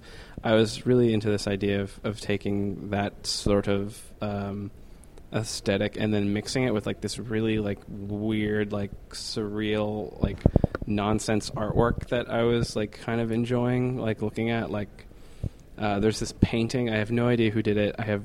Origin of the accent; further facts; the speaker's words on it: Wiley Ford, West Virginia, United States; I'm actually from Wiley Ford, West Virginia, which is, it's right on the... It's right on the Potomac River, so it's literally on the border of Maryland. I mean, I went to school in Cumberland.